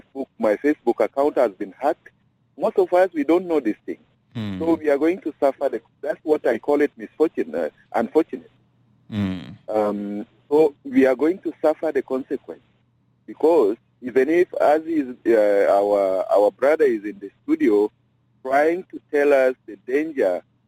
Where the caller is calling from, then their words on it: Yambio, Western Equatoria, South Sudan; calling from Yambio.